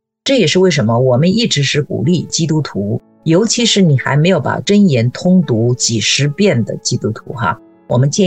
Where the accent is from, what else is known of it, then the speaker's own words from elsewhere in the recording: China; 我从小在中国的环境中